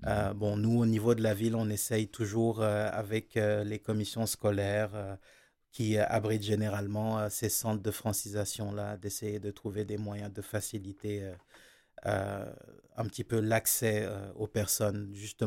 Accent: Senegal; first language Wolof; French is a second language; dans ma langue natale, je suis originaire du Sénégal, le Wolof.

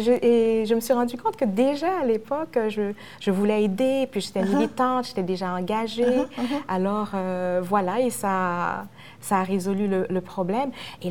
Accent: Haiti; en tant que haïtienne

